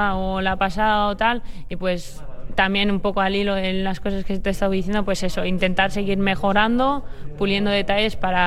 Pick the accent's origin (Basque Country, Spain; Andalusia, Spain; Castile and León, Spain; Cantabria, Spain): Basque Country, Spain; Busturia; mi hermano jugaba en el club de mi pueblo, que es Busturia